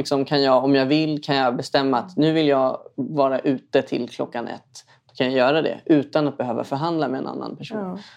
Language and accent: Swedish; Stockholm, Stockholm County, Sweden; uppvuxen i en förort i Stockholm liksom.